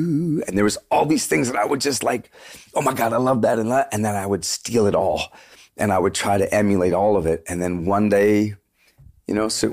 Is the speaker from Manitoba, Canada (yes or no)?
no; Vancouver, British Columbia, Canada; We're from Vancouver.